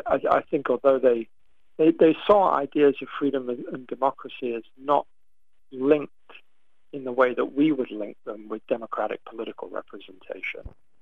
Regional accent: England, United Kingdom; I mean, I'm English.

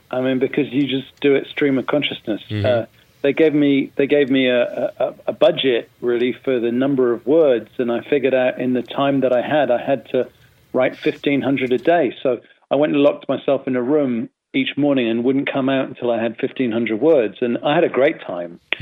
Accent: United Kingdom; In fact, in the UK, my home country, it's my biggest hit.

